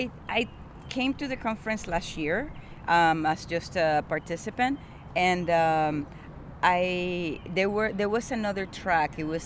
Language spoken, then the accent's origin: English; Puerto Rico; now in Vancouver, Canada; I am originally from Boriquén, known after the colonizers came over as Puerto Rico, and I live in an unceded territory of the Musqueam, Squamish, and Tsleil-Waututh people, known as Vancouver by some.